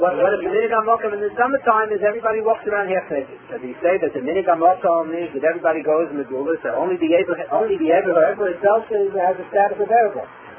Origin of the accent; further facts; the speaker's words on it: Williamsburg, New York, United States; or they know I come from Williamsburg.